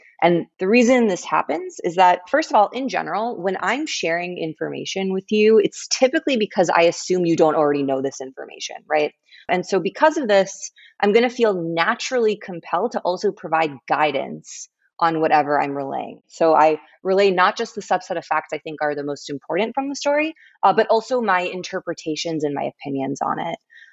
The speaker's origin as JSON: {"language": "English", "town": "Englewood", "region": "New Jersey", "country": "United States", "tie": "born or raised there", "also_born_or_lived": "Palo Alto", "said": "So I was born in Palo Alto. I lived there until I was 4 years old. And then my parents and I moved to northern New Jersey. And I grew up in Englewood, New Jersey."}